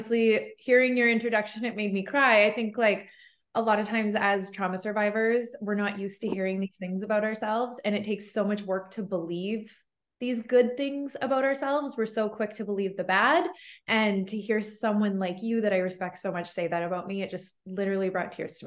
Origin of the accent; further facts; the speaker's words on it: Prince George, British Columbia, Canada; now in Okanagan, Canada; I am from a small town in northern British Columbia in Canada, Prince George, and we recently moved to the beautiful Okanagan.